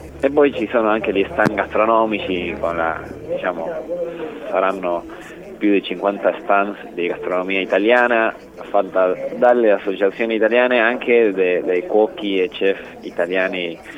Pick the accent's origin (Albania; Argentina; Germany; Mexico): Argentina; Mar del Plata, Buenos Aires Province; Io sono di Mar del Plata e da 10 anni che sono attivo come dirigente anche della comunità italiana.